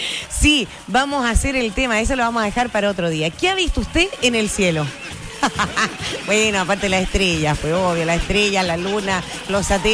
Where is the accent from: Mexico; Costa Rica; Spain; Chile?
Chile; somos chilenos ahí, con todo este sentimiento maravilloso